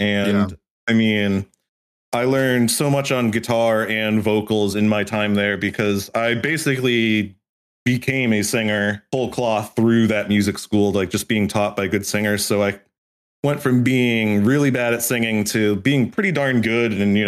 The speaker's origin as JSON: {"language": "English", "region": "Connecticut", "country": "United States", "tie": "born or raised there", "said": "No. So the lore with me is I grew up in Connecticut and then I kind of like bounced around a bit."}